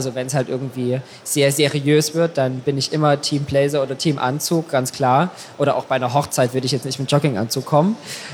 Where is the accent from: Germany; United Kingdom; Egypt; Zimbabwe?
Germany; Saxony; Mein Ausgleich ist meine Heimat. Also ich komme aus Sachsen und habe da noch ganz, ganz viele Freunde und natürlich Familie.